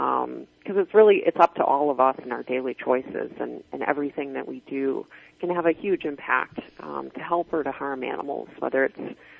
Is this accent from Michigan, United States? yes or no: yes; Michigan, United States; I certainly didn't grow up that way, though. I'm from Michigan, and it's kind of an alien concept in the little town that I went to high school